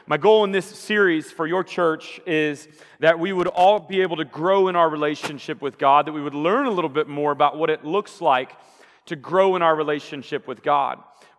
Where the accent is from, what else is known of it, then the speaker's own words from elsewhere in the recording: Omaha, Nebraska, United States; also born or lived in Wisconsin / St. Louis; I hail all the way from Omaha, Nebraska, to come and guest preach for you today. I grew up here in Omaha in middle and high school, and went to college in Wisconsin and seminary in St. Louis.